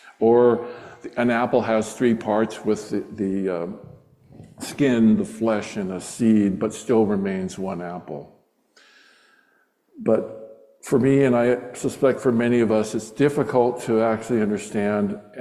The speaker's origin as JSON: {"language": "English", "region": "Hawaii", "country": "United States", "said": "I'm native Hawaiian, born in Hawaii, on the windward side of the island of Kauai."}